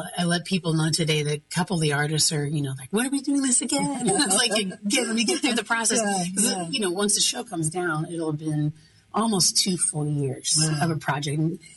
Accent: Kansas City, Missouri, United States; I could have said, I'm from Kansas City. I'm just going to include Kansas City artists.

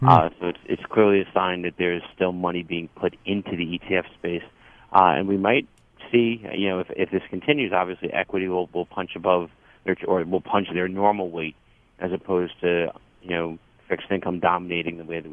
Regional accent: New York, United States; I'm a New Yorker, but I'm a Met fan

